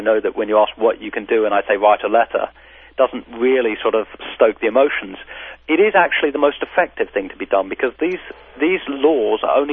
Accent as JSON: {"language": "English", "region": "England", "country": "United Kingdom", "moved": "yes", "lives_now": "United States", "said": "I come from England. I've been in America 12 years now."}